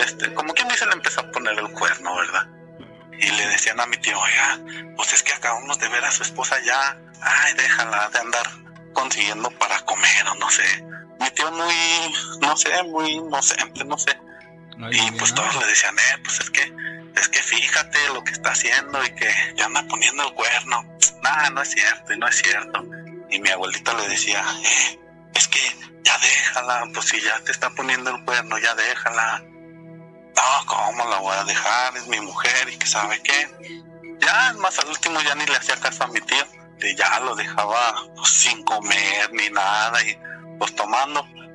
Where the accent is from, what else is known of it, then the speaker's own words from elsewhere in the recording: Guadalajara, Jalisco, Mexico; Soy de Guadalajara.